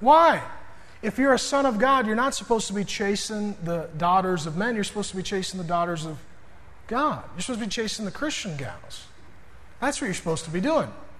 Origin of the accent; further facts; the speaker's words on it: Seattle, Washington, United States; I grew up in South Seattle, we call them Samoans.